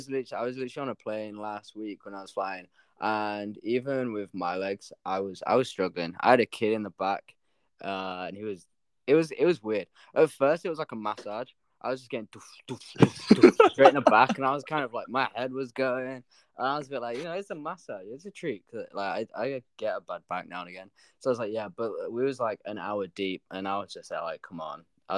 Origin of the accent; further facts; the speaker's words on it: Yorkshire and the Humber, United Kingdom; I'm very in, because being from Yorkshire, I'm very proud of like representing my accent.